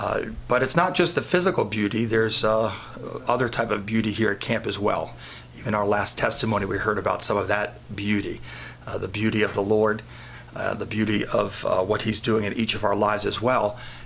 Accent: New York City, New York, United States; I'm from New York City, Queens and Brooklyn, you know, born and raised.

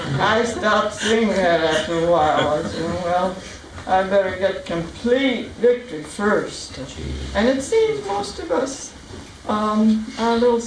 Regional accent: Michigan, United States; Now, she lived about a mile out of my hometown in Michigan.

